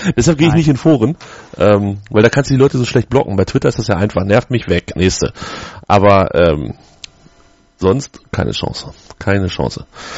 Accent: Havelse, Lower Saxony, Germany; Havelse gegen Hannover. Und das ist meine alte Heimat, Havelse.

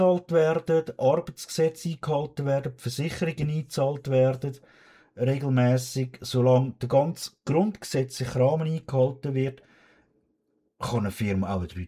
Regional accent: Switzerland; Wenn du jetzt eben bei uns in der Schweiz von 40 oder 42 Stunden zum Teil in gewissen Firmen immer noch

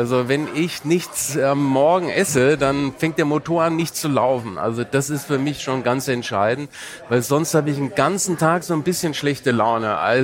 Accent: Brandenburg, Germany; ich bin ja Brandenburger

